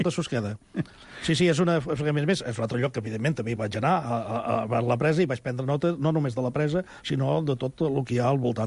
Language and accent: Catalan; Girona, Catalonia, Spain; Jo sóc de Girona, vaig néixer a Girona, tinc parents a Mer, i, bueno, és el meu lloc de...